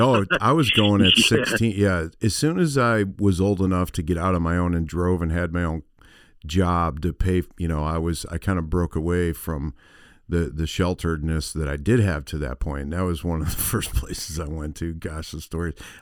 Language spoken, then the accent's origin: English; Buffalo, New York, United States; I'm from Buffalo.